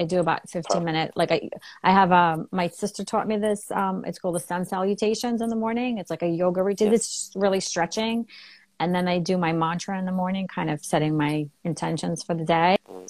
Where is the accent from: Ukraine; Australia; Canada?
Ukraine; now in United States; Yeah, I grew up in Ukraine, so I grew up on all organic stuff.